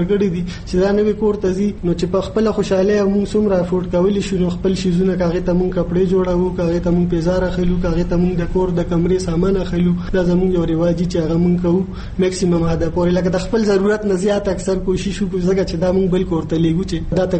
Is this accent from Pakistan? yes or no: yes; Peshawar, Khyber Pakhtunkhwa, Pakistan; زه د پیښور یو کلی دی وړو کې د خیش په نوم باندې راغې وسیدم